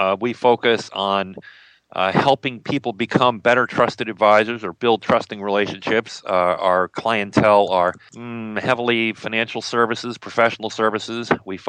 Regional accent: Midwest, United States; Very quickly, I grew up in the Midwest, ended up driving a taxi and going to college in New York City

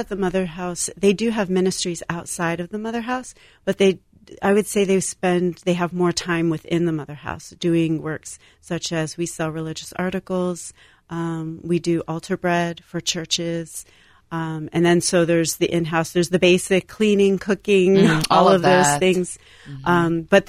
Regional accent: Lynchburg, Virginia, United States; You know, I grew up in the South, in Lynchburg, Virginia.

